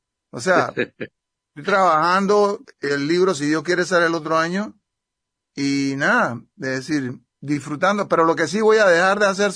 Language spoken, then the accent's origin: Spanish; Panama; moved away; yo me salí de Panamá por la dictadura en el 74. Mi familia se fue en el 73 y yo me fui en el 74.